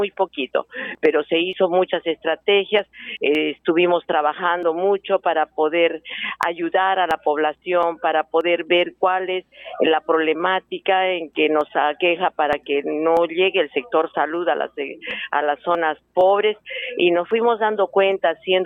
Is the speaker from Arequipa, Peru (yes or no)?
yes; Arequipa, Peru; now in Cusco, Peru; Yo estudié en la ciudad de Arequipa, soy arequipeña y me gradué en la Universidad de San Agustín.